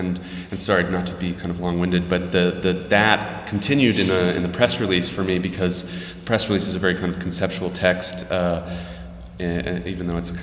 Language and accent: English; United States; especially because I'm an American